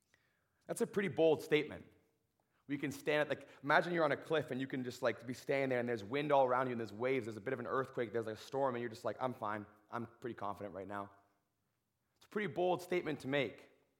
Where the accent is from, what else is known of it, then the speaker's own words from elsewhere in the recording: Ontario, Canada; when I was first coming to BC, I'm from Ontario, and so we drove across Canada.